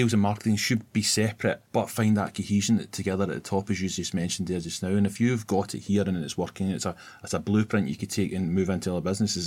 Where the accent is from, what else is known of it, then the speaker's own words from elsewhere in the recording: Glasgow, Scotland, United Kingdom; Being Glaswegian as well, my voice can be a little bit harsher sounding.